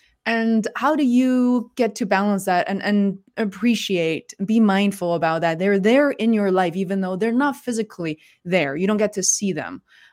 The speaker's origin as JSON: {"language": "English", "region": "Beijing", "country": "China", "tie": "born or raised there", "also_born_or_lived": "Boston", "said": "Growing up in Beijing, you know, our home wasn't spacious, but it was like, okay, cool."}